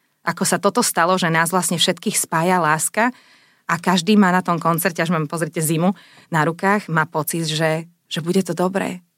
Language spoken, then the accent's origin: Slovak; Dolné Lovčice, Trnava Region, Slovakia; ako malé dievčatko v kostole u nás doma v Dolných Lovčiciach pri Trnave, kde som vyrastala, to je len 700 obyvateľov, všetci sme sa tam poznali.